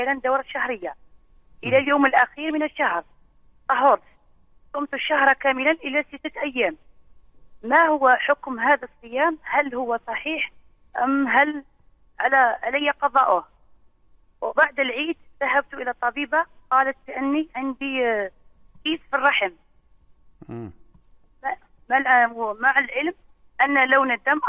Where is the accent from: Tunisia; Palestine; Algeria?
Algeria; يعني يقولون هنا يعني 14 يبلغ هنا عندنا في الجزائر